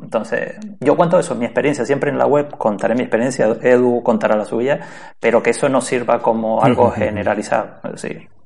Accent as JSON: {"language": "Spanish", "region": "Canary Islands", "country": "Spain", "said": "una mezcla entre Japón y de donde yo soy, que es de Canarias."}